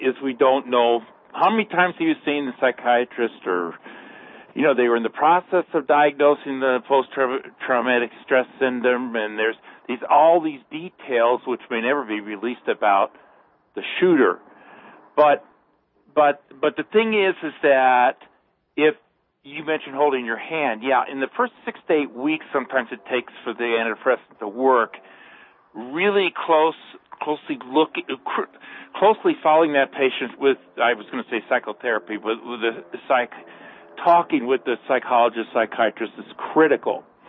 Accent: California, United States; I'm from California, but that's okay.

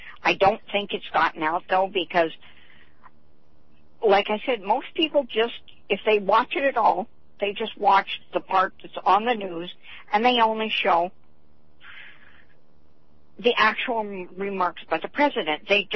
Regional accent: Scotland, United Kingdom; I'm a Scot, and we're good at lost causes.

